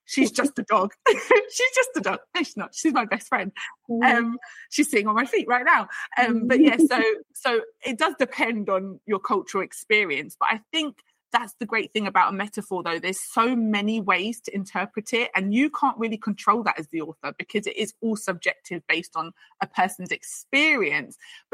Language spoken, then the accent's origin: English; United Kingdom; And when you talk about being Black British, and it's, I cover some of it in my book about when I was first aware that I was Black.